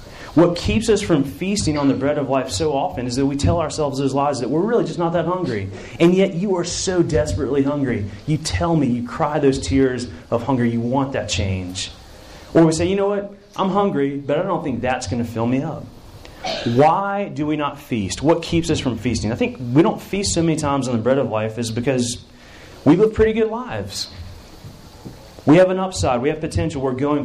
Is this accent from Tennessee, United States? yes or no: yes; Chattanooga, Tennessee, United States; the Crystal Square Off in my hometown of Chattanooga, Tennessee